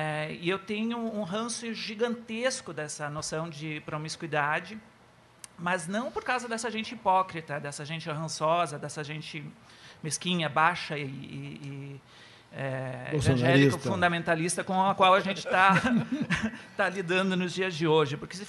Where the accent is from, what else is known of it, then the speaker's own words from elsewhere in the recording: Estrela, Rio Grande do Sul, Brazil; Bom, eu sou de Estrela, nasci em Estrela, e em Estrela eu trabalhei vários anos